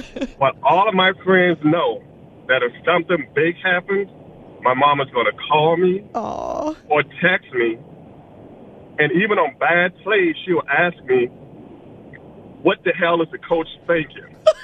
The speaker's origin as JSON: {"language": "English", "region": "South Carolina", "country": "United States", "tie": "born there", "lives_now": "Atlanta, United States", "said": "I'm normally a Clemson fan because I was born in South Carolina but went to the University of Georgia in the 80s."}